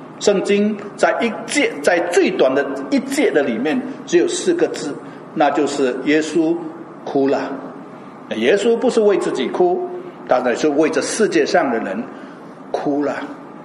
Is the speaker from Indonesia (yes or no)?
yes; Indonesia; 我小时候我在印尼长大，我的父亲是驾船的，